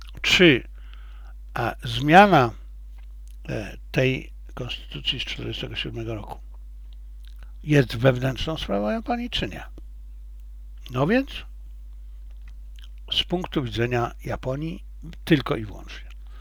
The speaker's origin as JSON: {"language": "Polish", "country": "China", "said": "z jednej strony jako Chińczyk jest dla mnie oczywiste"}